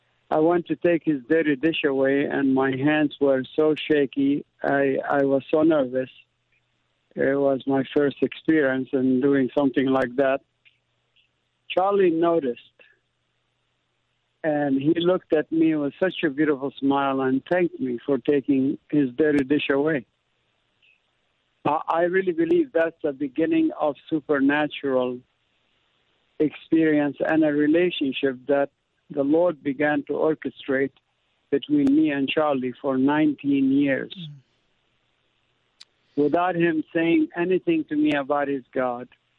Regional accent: Jeddah, Makkah Province, Saudi Arabia; English is a second language; also born or lived in Qatar; now in United States; I grew up in Jeddah, Saudi Arabia, and the state of Qatar as a Palestinian immigrant and refugee.

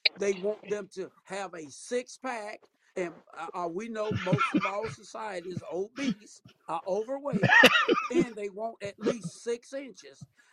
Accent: South Carolina, United States; I'm a country boy. I'm from South Carolina.

